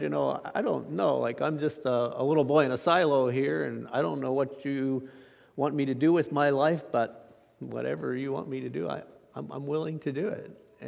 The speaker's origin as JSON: {"language": "English", "town": "Ephrata", "region": "Pennsylvania", "country": "United States", "tie": "born or raised there", "said": "I was born here in Ephrata, Pennsylvania. We lived on Meadow Valley Road, and we never farmed on a big scale"}